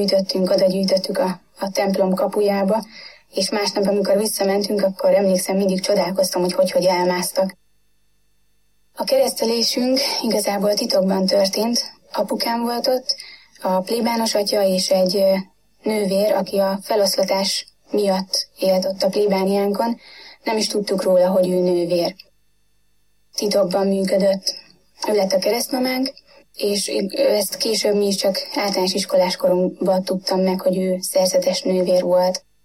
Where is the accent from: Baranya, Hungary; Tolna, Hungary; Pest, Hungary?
Baranya, Hungary; Sátorhely; also born or lived in Pécs / Nagynyárád; Pécset születtem, ikertestvéremmel együtt. Szüleim pedagógusok, akik vidéken, Nagynyáládon, illetve később Sátorhelyen tanítottak, és ott is nevelkedtem.